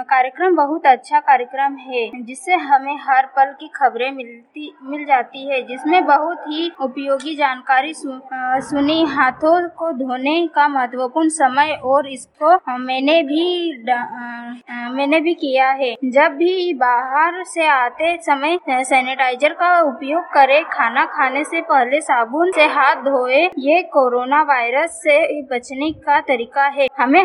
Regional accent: Pandhana, Madhya Pradesh, India; मैं शहर पंधाना से हूँ।

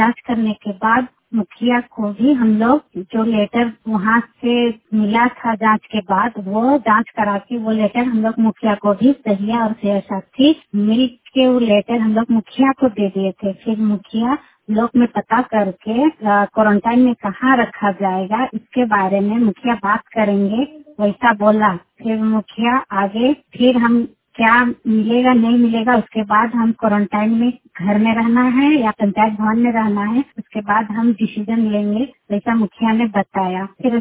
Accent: Gujreti, Jharkhand, India; और मेरा गांव गुजरेटी है और मैं लोहासु क्लस्टर से सहिया साथी हूँ और हम लोग का ब्लॉक पड़ता है सोनाहातु सी एस सी पड़ता है।

